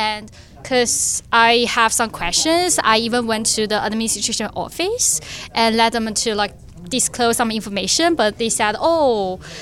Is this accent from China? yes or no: yes; China; English is a second language; because it's hard to pronounce my Chinese name. Obviously, I'm from China. I'm a third year business student, accounting major.